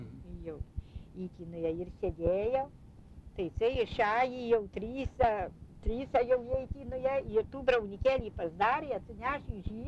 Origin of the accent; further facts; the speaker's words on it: Dzūkija, Lithuania; nu mes tai lietuviai tai nebuvo, mes dzūkai buvo